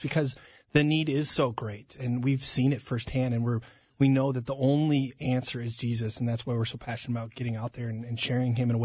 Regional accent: Amsterdam, North Holland, Netherlands; we were both born and raised in Amsterdam. We lived in a small apartment on the edge of the red light district.

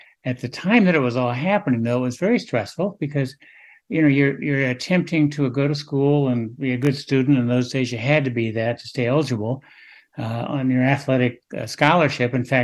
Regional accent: Wichita, Kansas, United States; I came back to what would in essence be my hometown newspaper, although I grew up in Wichita. It was the Topeka paper.

